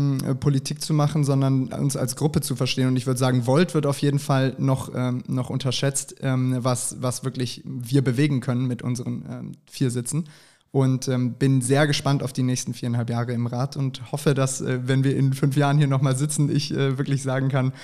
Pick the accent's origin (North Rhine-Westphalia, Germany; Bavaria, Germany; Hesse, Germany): North Rhine-Westphalia, Germany; Bergheim; Ich bin hier in Bergheim aufgewachsen, bin nach dem Zivi nach Karlsruhe, war aber auch nicht lange in Karlsruhe, sondern war dann eine Weile in Mexiko, hatte danach eine Station in Stuttgart, war dann in Köln, zwischendurch aber auch wieder in der Schweiz. Und jetzt bin ich seit 5,5 Jahren hier